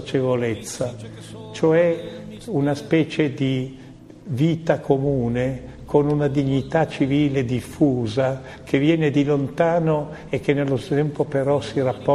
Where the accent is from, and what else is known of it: Emilia-Romagna, Italy